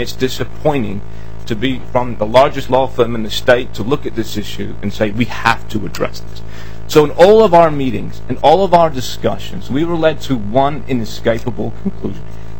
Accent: United Kingdom; As a British national, I'm very impressed.

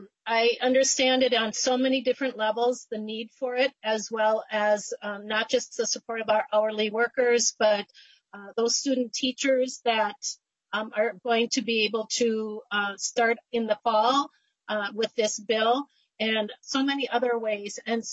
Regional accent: Sartell, Minnesota, United States; I grew up in Sartell.

